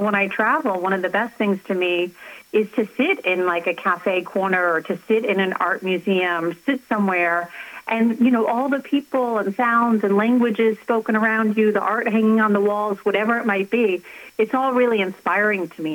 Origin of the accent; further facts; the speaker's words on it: Boston, Massachusetts, United States; When I was growing up, I was from Boston. I lived in the outside of Boston. I lived in a suburb.